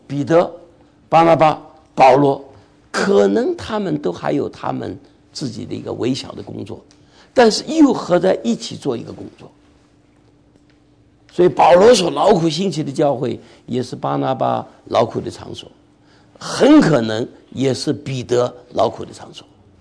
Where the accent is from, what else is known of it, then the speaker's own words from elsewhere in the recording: China; 我想我们在中国在大陆成长的就很懂这个了